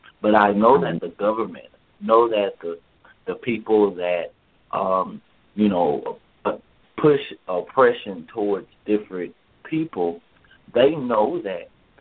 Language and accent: English; Dallas, Texas, United States; I grew up in Oak Cliff, Texas